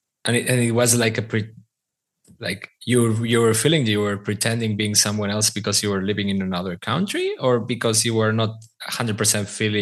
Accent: Barcelona, Catalonia, Spain; English is a second language; now in Athens, Greece; still feel myself as, I recognize myself as Catalan or from Barcelona or whatever. I would never say I'm from Athens.

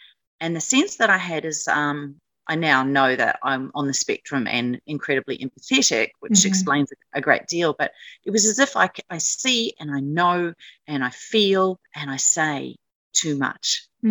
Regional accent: New Zealand; also born or lived in Australia; So as a very young child, my parents, first of all, we moved from Australia to New Zealand.

